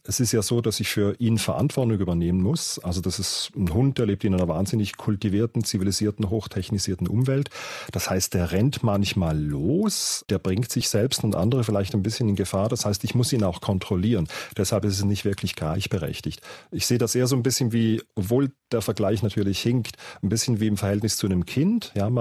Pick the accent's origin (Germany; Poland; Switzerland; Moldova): Switzerland; accent: Swiss German; first language Swiss German; German is a second language; dass ich in der Schweiz unterrichte. Das heißt, meine Muttersprache ist Schweizerdeutsch.